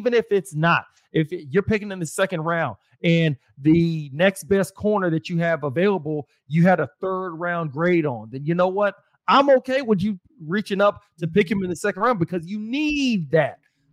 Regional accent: Austin, Texas, United States; I still remember driving home from Houston back to Austin, my hometown, on the day of the draft.

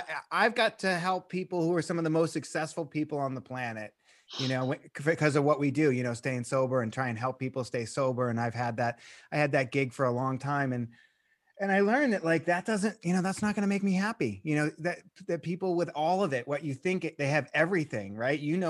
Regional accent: Boston, Massachusetts, United States; You know, I grew up in Boston and I used to go to Nick's Comedy Store.

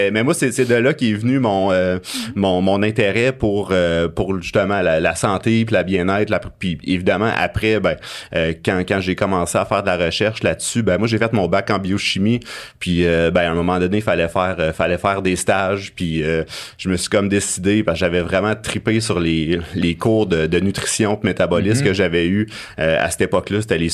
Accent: Quebec, Canada; J'ai grandi en Abitibi, puis c'était le sport qu'il fallait pratiquer.

